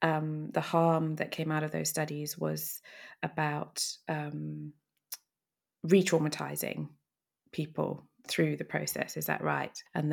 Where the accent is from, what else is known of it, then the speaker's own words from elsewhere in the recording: Johannesburg, Gauteng, South Africa; I grew up in Johannesburg in the 80s and 90s, and there was huge levels of violent crime.